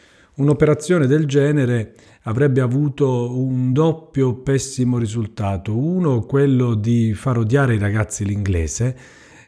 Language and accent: Italian; Altamura, Apulia, Italy; io sono di Altamura, nomino la mia città, in provincia di Bari